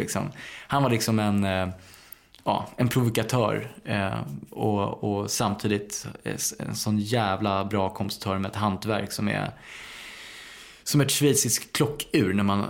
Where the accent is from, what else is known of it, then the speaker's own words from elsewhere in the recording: Bromma, Stockholm County, Sweden; en granne där jag växte upp i Bromma